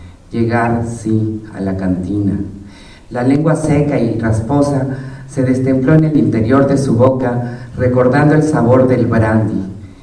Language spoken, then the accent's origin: Spanish; Chiapas, Mexico; also born or lived in Mexico City; Y aunque nací en el Distrito Federal, toda mi familia es de Chiapas. Mi madre era guatemalteca, así que soy de Chiapas, pues.